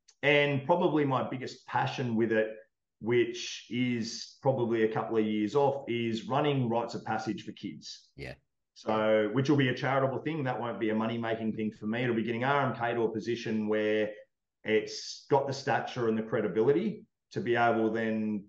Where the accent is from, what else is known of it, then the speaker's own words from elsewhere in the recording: Australia; I'm Australian.